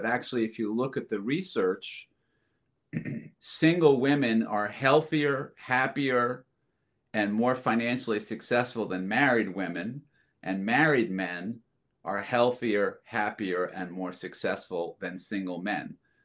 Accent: Montclair, New Jersey, United States; I grew up in Montclair, New Jersey, which is like due west of the Lincoln Tunnel.

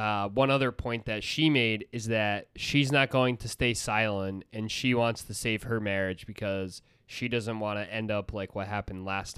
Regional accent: Ireland; I don't know if it's an Irish thing because we're both Irish, or if it's an everybody thing

